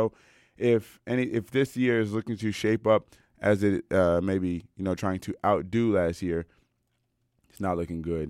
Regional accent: Silver Spring, Maryland, United States; On the first day of spring, my hometown, Silver Spring, Maryland, was dumped on about 5 inches of snow, along with almost the entire East Coast.

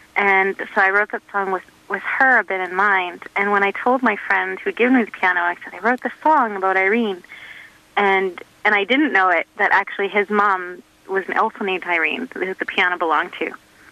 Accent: Edmonton, Alberta, Canada; now in Vancouver, Canada; I grew up in Edmonton, and when I moved to Vancouver

